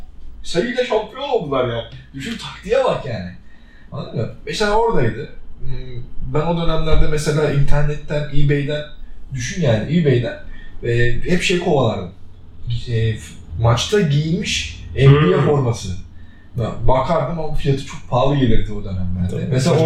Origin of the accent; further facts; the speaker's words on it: Istanbul, Turkey; İstanbul'da doğdum ben 1986 yılında. Hani İstanbul'dum yani aslında. Babam, annem Edirne'li olabilir ama İstanbul'dum yani aslında.